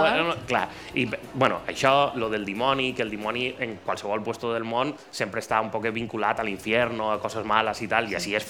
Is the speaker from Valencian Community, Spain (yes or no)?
yes; Montcada, Valencian Community, Spain; nosaltres som Montcada de València.